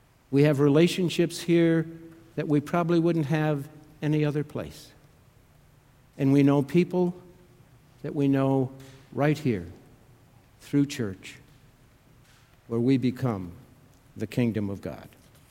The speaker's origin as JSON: {"language": "English", "region": "Wisconsin", "country": "United States", "tie": "born or raised there", "said": "If you were to get in the car and drive to northwestern Wisconsin and go to my hometown, and if you were to do an on-the-street interview with the people who knew me when I was growing up"}